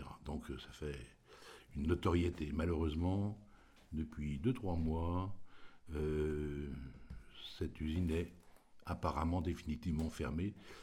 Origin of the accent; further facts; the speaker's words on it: Rissay, France; born there; Je suis né au Rissay, le 12 février 45, tout près d'ici. Et je suis un riston un peu chauvin.